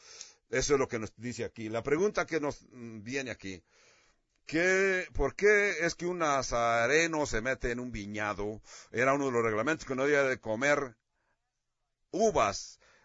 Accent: California, United States; Yo crecí en California, Acá en California la gente no tiene esas hermosas costumbres que puedes encontrar en el sur.

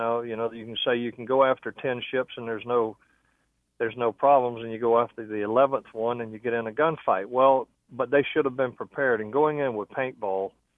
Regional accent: United States; I find that just offensive and unacceptable as an American.

